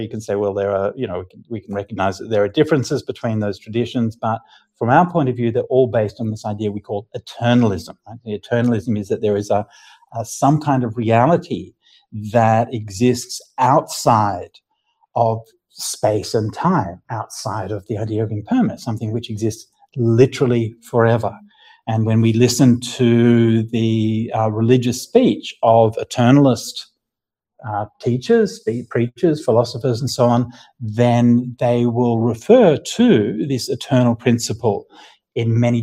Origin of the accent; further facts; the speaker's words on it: Australia; we looked into our family history, like as an Australian kind of family